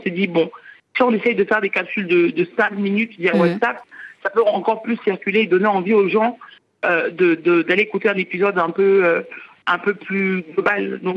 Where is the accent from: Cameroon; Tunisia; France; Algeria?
France; Moi j'ai grandi en France